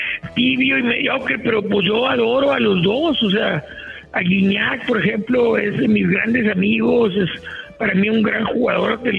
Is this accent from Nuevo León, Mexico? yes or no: yes; Monterrey, Nuevo León, Mexico; Yo soy regio, sí